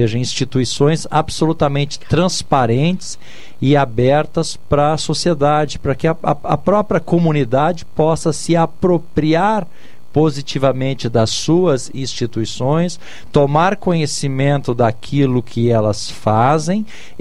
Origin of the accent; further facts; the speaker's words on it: Brazil; aquilo que nós, enquanto brasileiros, entendemos como certo e errado